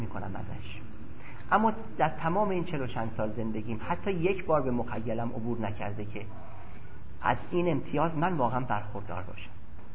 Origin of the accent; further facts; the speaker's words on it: Iran; born there; و دوم این که در ایران به دنیا اومدم